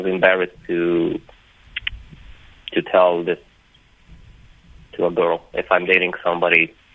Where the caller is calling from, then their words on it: New York, United States; Hi. I'm calling from New York.